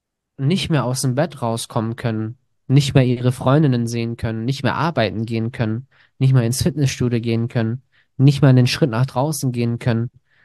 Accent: Greece; Ich bin einfach nur ein Mensch, bin ein Grieche, der wahrscheinlich nichts kann

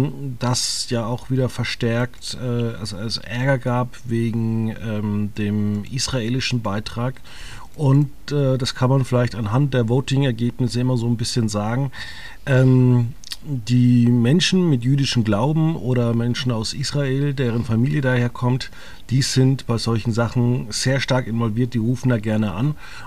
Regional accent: Germany; wir als Deutsche

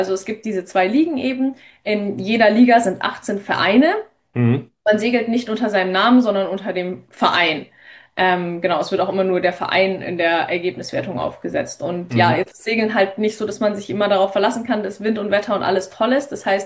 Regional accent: Bavaria, Germany; Ich bin am Ammersee geboren, groß geworden, aufgewachsen

